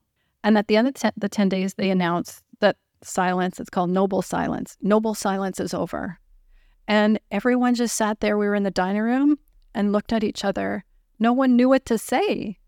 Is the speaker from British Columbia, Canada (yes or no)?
no; Sudbury, Ontario, Canada; Sudbury, Ontario, my hometown.